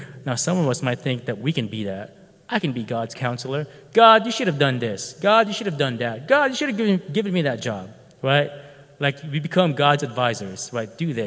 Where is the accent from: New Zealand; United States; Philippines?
Philippines; I'm Filipino.